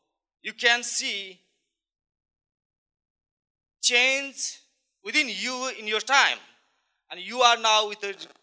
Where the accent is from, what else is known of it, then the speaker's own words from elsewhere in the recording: Nepal; I'm from Nepal. Nepal is a beautiful country, you know all.